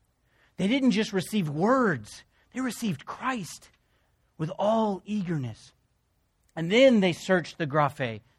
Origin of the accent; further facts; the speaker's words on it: New York, United States; also born or lived in Pennsylvania; I grew up in New York and Pennsylvania and some other places, and so I wasn't really immersed in the Bible Belt.